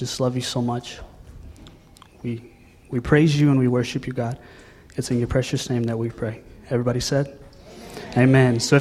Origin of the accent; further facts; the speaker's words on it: Midland, Texas, United States; now in Katy, United States; I'm super grateful to be here. I'm originally from Midland, Texas. Anybody from Midland? 432? No? Cool. All right. We moved here to Katy at the beginning of August